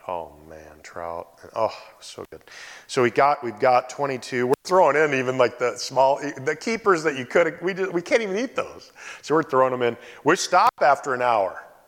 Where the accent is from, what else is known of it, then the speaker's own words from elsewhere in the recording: Davenport, Iowa, United States; So I grew up in Davenport, Iowa, city area of 300,000 people.